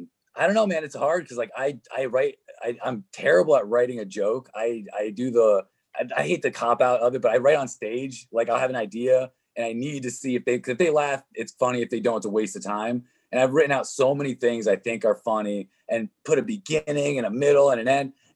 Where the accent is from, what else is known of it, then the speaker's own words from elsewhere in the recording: New York, United States; now in Seattle, United States; I moved to Seattle from New York. Where, I mean, bro, I was speaking so brashly coming from upstate New York and I got the Seattle filter